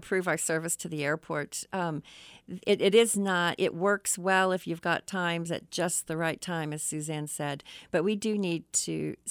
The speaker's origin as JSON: {"language": "English", "town": "Kansas City", "region": "Missouri", "country": "United States", "tie": "born or raised there", "said": "I grew up in the Northland, so I can attest to the fact that, you know, from a young child, you didn't cross the Broadway Bridge."}